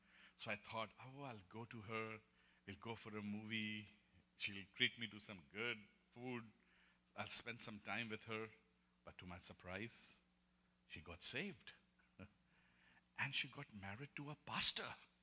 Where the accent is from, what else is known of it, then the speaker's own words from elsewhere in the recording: Nainital, Uttarakhand, India; moved away as an adult; So after things began worse in my political career, so I had to leave my hometown. And I had to go and find a job for myself. My mother said, oh, you will never stay in Nainital now.